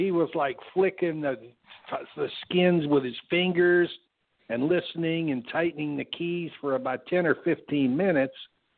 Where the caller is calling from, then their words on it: Houston, Texas, United States; from Houston.